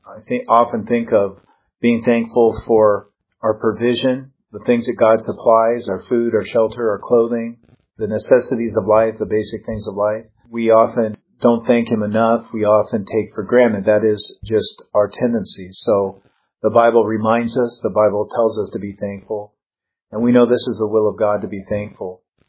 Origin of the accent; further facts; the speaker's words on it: Seattle, Washington, United States; a radio show I had been on in Seattle, Washington, my hometown